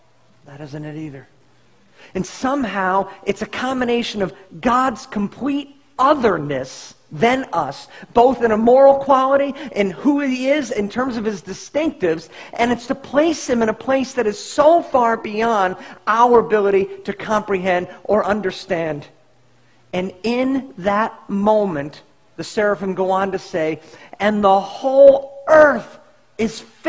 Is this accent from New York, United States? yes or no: yes; Long Island, New York, United States; now in Illinois, United States; I went to Stony Brook. I'm from Long Island. I'm at a thriving church here in Illinois.